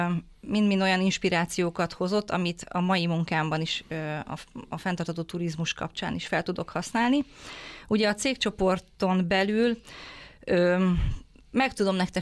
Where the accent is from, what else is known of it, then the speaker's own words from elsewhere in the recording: Somogy, Hungary; hiszen Somogy megyei vagyok, de a somogyi lány